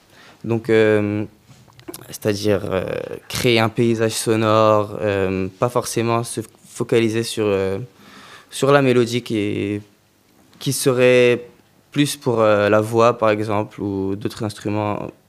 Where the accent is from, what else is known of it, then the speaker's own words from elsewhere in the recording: Montreal, Quebec, Canada; now in Brussels, Belgium; je viens de Montréal, okay. Au Canada.